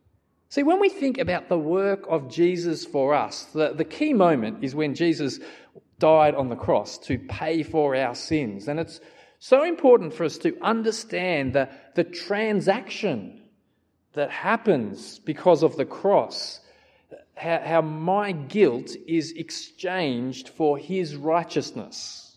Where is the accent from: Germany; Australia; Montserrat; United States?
Australia; me being an Aussie, I tried to arrange an appointment.